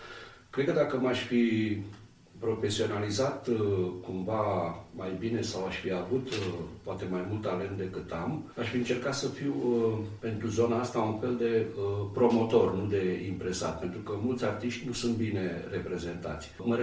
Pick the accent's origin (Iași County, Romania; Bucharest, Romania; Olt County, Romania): Olt County, Romania; born there; m-am născut lângă Caraca, unde avem faimosul castru de la Romula, zicem noi